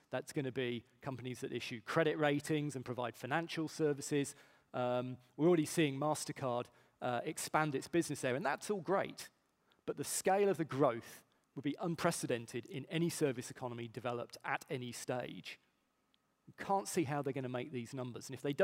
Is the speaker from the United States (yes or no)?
no; United Kingdom; but as a Brit, it makes me sad